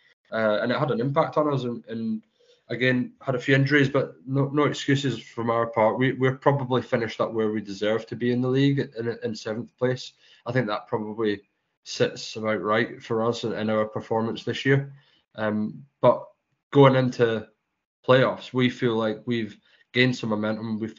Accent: Scotland, United Kingdom; born there; also born or lived in Chelmsford; I was born in Scotland. I started off in Edinburgh and then went to Glasgow, but finished my junior career in Fife and then actually moved to Chelmsford. Played in Chelmsford for a few years. Lived down in Chelmsford for 6.5 years in total.

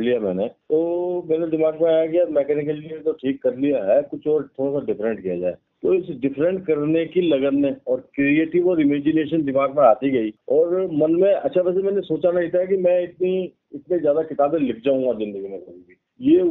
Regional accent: India; मैं एक मध्यवर्गीय परिवार में पला बड़ा एक सच्चा हिंदुस्तानी हूँ

